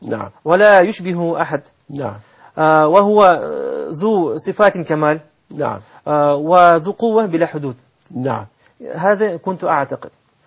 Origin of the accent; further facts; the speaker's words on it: Russia; Arabic is a second language; هذا عندنا في روسيا